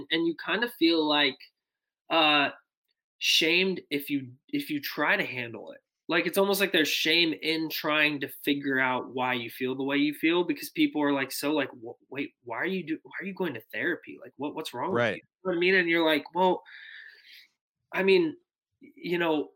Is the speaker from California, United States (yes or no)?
yes; California, United States; now in Nashville, United States; I was this kid from California that felt like the Lord, like, called me to Nashville.